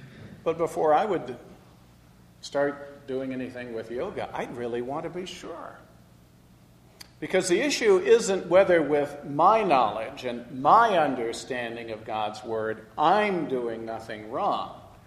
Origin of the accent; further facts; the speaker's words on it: West Coast, United States; Where I grew up on the West Coast, though, yoga's associated with transcendental meditation.